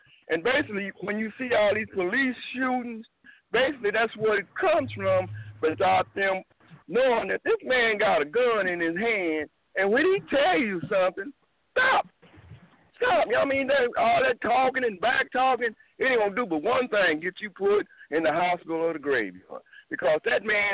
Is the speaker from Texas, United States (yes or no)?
yes; Dallas, Texas, United States; Now, me and Deacon Reverend Lewis, we come from South Side Dallas. You know, we were some of the first, you know, youngsters, man, that really started, you know, growing up in South Dallas.